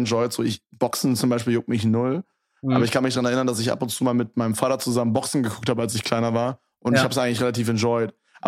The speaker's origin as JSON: {"language": "German", "region": "Berlin", "country": "Germany", "tie": "born or raised there", "said": "ich bin halt in Köpenick bin ich halt aufgewachsen, also da, wo die Mannschaft quasi, wo das Stadion ist"}